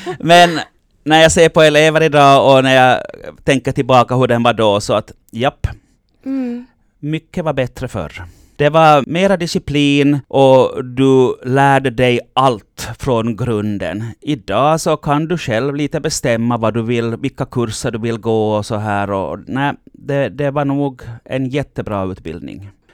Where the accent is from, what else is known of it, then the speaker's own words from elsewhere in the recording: Nykarleby, Ostrobothnia, Finland; innan jag flyttade från Nykarleby till Vasa så hade jag insett att jag tyckte mera om pojkar än om flickor. Och då tänkte jag väl nog att komma till Vasa, en lite större stad, mera möjligheter. Så där var nog också en frihetskänsla att komma bort från lilla Nykarleby